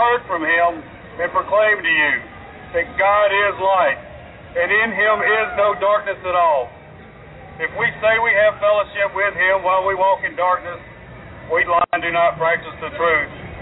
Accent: Mississippi, United States; I'm from Mississippi.

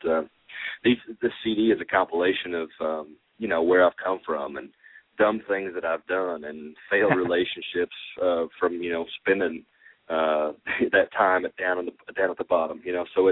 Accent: Petersburg, Indiana, United States; We write it about the hometown, and so we brought everybody back to Petersburg, Indiana, and, we just did the things that we did growing up

